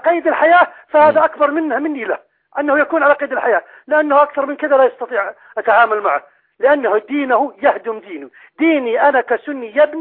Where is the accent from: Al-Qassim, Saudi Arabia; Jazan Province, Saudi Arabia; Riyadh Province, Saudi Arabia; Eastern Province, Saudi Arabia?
Al-Qassim, Saudi Arabia; نحن من بلاد القصيم.